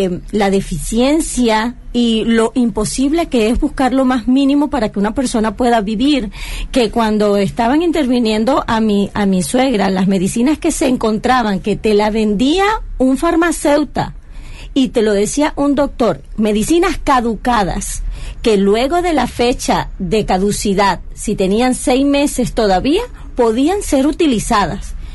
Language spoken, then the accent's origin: Spanish; Venezuela; now in Talavera de la Reina, Spain; después que salí de Venezuela y ahora viviendo en Talavera, yo me he sentido muy cómoda